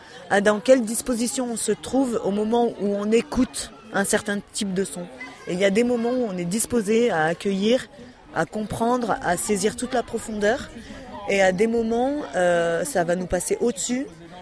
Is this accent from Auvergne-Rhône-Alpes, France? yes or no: yes; Grenoble, Auvergne-Rhône-Alpes, France; Oui, je suis de Grenoble.